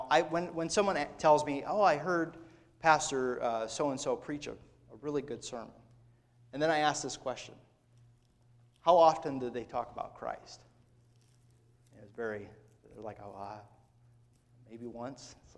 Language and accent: English; Garner, Iowa, United States; I think of my hometown of Garner, Iowa.